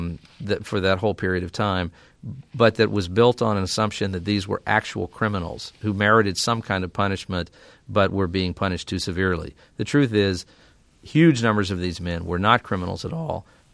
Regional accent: Mississippi, United States; also born or lived in Arkansas; Well, I am a kid from the Mississippi Delta. I was born on the Arkansas side of the Mississippi River in the fall of 1964

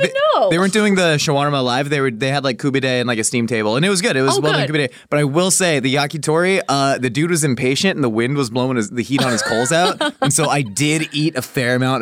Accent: West Coast, United States; you and I have certain biases growing up on the West Coast, which is, of course, absolutely true.

